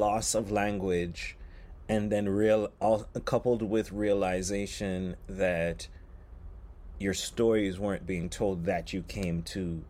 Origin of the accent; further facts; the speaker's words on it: Jamaica; also born or lived in Haiti; I was born here, but I was raised in Jamaica and Haiti.